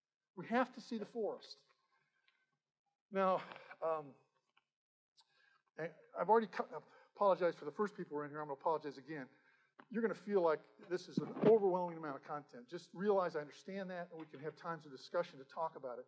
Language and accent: English; United States; Now, I love being an American. I'm proud of being an American.